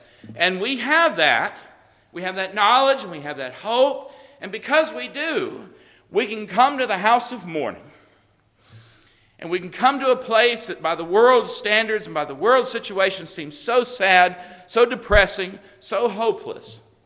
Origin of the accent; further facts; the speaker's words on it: Texas, United States; I know they wore sandals. I'm from Texas.